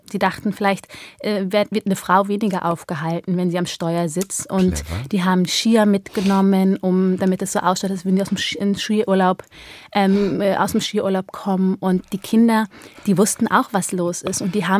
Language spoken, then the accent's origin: German; Erding, Bavaria, Germany; born there; ich bin im Erdinger Kreiskrankenhaus geboren, das ist ein bisschen ein größerer Ort als Grünbach. Und das war damals in 1989 eine Sensation, das erste schwarze Baby im Erdinger Krankenhaus.